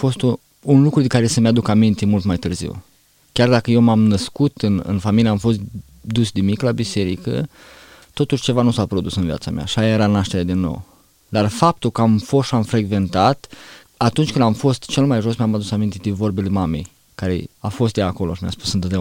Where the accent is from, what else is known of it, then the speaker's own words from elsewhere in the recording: Botoșani, Botoșani County, Romania; born there; also born or lived in Darabani; now in Suceava, Romania; M-am născut într-o familie de adventiști de ziua șaptea, m-am născut la Botoșani, dar ca și loc unde locuim, stăm în Darabani. Bine, părinții stau în Darabani, eu sunt mutat de curând în Suceava.